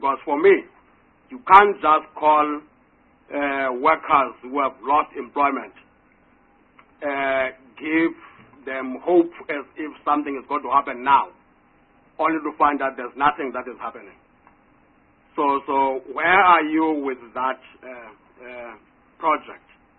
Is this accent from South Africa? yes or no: yes; Gauteng, South Africa; I'm talking that because I'm coming from Gauteng, so I know.